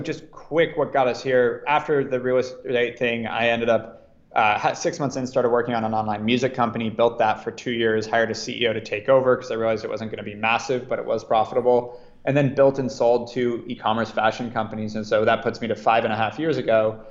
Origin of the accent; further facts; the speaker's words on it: Ojai, California, United States; also born or lived in Los Angeles; Born in LA, moved to Ojai, a small town by Santa Barbara when I was six, went to this awesome but very well called hippie school, so to speak, called Oak Grove School